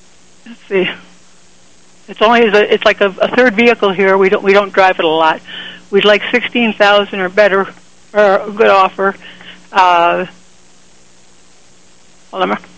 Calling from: Pavilion, New York, United States; Pavilion, New York.

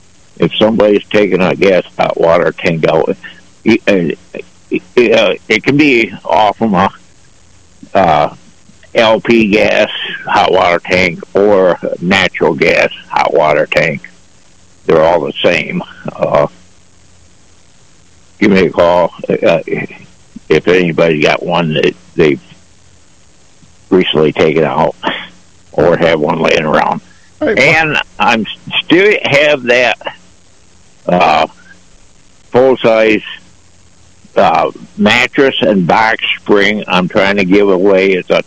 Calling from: Perry, United States

